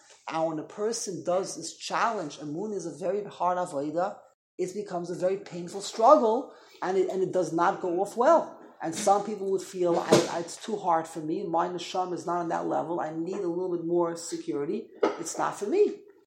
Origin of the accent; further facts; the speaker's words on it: United States; But I'm an American. I'm an American. I feel secure.